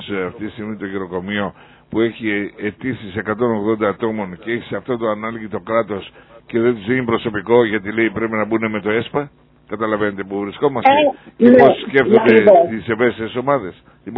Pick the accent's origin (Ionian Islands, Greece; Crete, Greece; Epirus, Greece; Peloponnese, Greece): Ionian Islands, Greece; Zakynthos; Ξέρω, είμαι από τη Ζάκηθο. Το ξέρω.